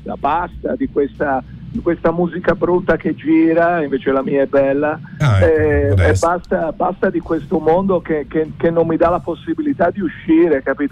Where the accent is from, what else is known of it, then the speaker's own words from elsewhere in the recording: Florence, Tuscany, Italy; io sono di Rifredi qua, sono in Piazza Dalmazia dove c'è il mio studio di produzione